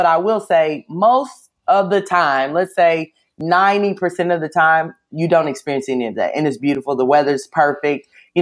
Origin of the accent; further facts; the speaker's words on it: St. Louis, Missouri, United States; also born or lived in Tennessee / Virginia / Hungary / West Virginia; now in Florida, United States; But I've lived in, I was born in Tennessee, grew up in St. Louis, lived there, went to 2 different universities. So I've lived in Virginia and then went back to Tennessee, lived in Hungary.